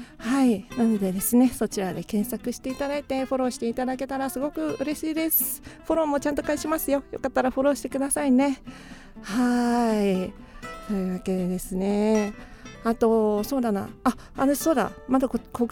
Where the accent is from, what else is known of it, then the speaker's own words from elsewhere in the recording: Kyushu, Japan; 私と同じ九州出身のですね、熊本ではないんですけれども